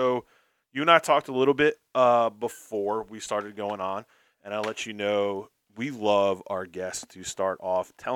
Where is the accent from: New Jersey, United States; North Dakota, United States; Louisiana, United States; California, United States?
New Jersey, United States; Well, Doug and I are from New York and New Jersey. Doug's from New York. I'm from New Jersey.